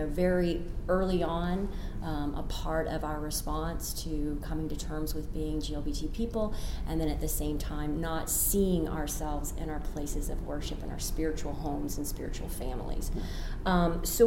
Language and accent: English; Smoky Mountains, United States; and probably because I grew up in the Smoky Mountains of the South